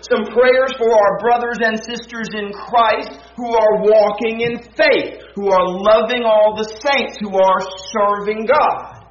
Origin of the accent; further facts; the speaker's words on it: Houston, Texas, United States; I grew up in Houston, so I did not have much experience with snow.